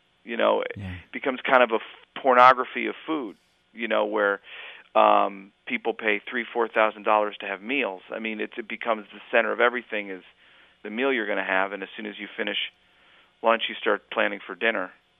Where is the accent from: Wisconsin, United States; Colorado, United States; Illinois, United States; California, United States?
Illinois, United States; Chicago; I grew up in Chicago, and we studied the Age of Exploration as Columbus-driven